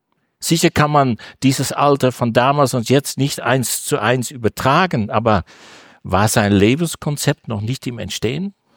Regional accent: Amsterdam, North Holland, Netherlands; born there; German is a second language; moved away; ihr merkt sicher an der Aussprache, ich bin nicht von hier. Ich bin Import. Ich bin ein Holländer. Bin geboren in Amsterdam.

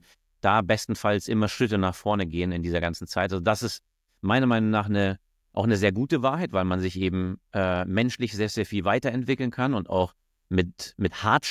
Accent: Munich, Bavaria, Germany; born there; gebürtiger Münchner.

